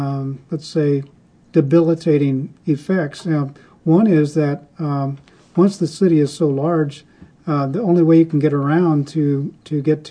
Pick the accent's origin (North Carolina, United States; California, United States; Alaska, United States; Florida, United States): California, United States; Fresno; I was born in Fresno and went through the public schools there, and really enjoyed my childhood and teenage years.